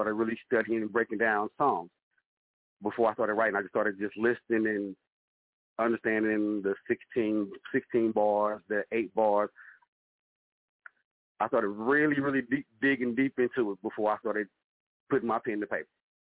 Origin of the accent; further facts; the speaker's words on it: Webster Groves, Missouri, United States; I'm from St. Louis, Missouri, but I'm on the outskirts. My hometown is called Webster Groves. It's still part of St. Louis. It's just a county part. So I'm from the Midwest.